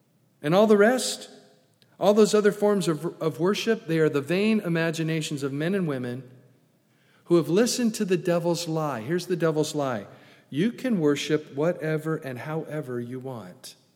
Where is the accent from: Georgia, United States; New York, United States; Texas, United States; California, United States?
California, United States; born there; But I wasn't born in the South. I was born in Southern California, where fire is a two-syllable word